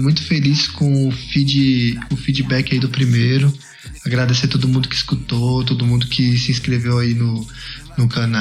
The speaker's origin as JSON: {"language": "Portuguese", "town": "Salvador", "region": "Bahia", "country": "Brazil", "said": "Porque ele é de Salvador e eu sou de Salvador também."}